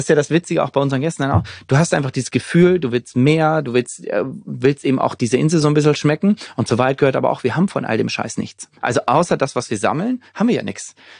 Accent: Göttingen, Lower Saxony, Germany; ich komme aus Göttingen

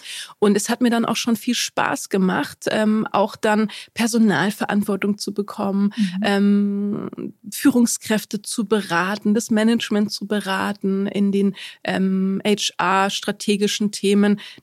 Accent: Germany; born or raised there; also born or lived in Egypt

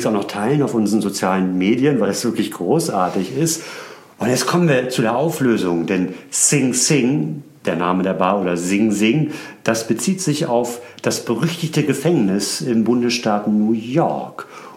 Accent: Hamburg, Germany; born there; Ich bin ja gebürtiger Hamburger

